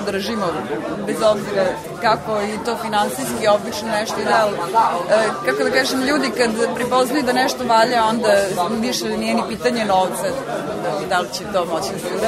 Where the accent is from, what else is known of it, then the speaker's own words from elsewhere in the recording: Novi Sad, Vojvodina, Serbia; u mom rodnom gradu, Novom Sadu, odakle sam i krenula.